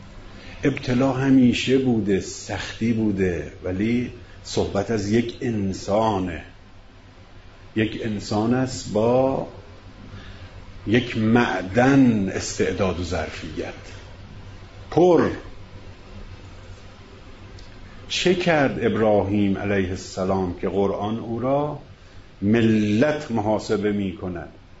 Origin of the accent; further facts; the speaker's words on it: Isfahan, Iran; پرسید که اهل کجایی؟ گفتم که اصفهان.